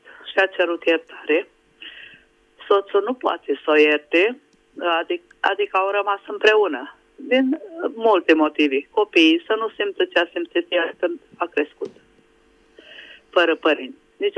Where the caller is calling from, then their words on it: Budapest, Hungary; Vă sunt din Budapesta.